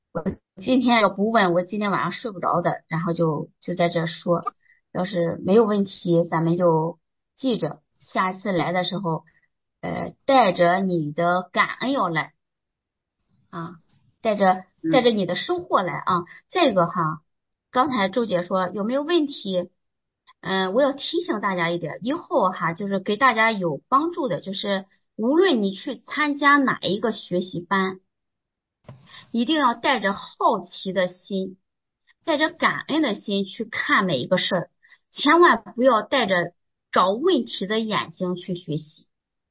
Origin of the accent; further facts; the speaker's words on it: China; now in Montreal, Canada; 只要是咱们这边的哈，就是说在那个团体的，但是人是咱们这边大陆的